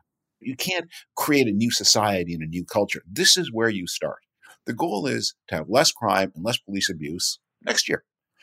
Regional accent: Toronto, Ontario, Canada; I grew up in Toronto.

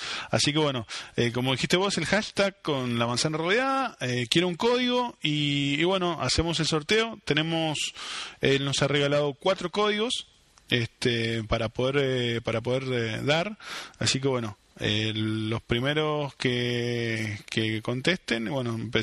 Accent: Argentina; Somos argentinos, papá, vivimos en Argentina.

